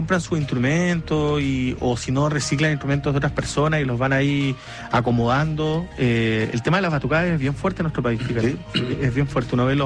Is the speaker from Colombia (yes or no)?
no; Punta Arenas, Magallanes, Chile; now in Santiago, Chile; en la región de donde yo vengo también, en Punta Arenas, imagínate